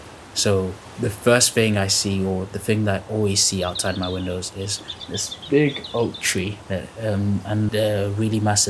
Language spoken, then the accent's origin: English; London, United Kingdom; also born or lived in Nigeria; I'm a Nigerian kid, born in Nigeria, and I grew up in London.